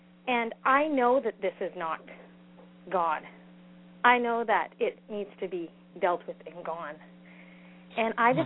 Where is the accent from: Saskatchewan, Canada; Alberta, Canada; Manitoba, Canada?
Alberta, Canada; Yeah, I'm from northern Alberta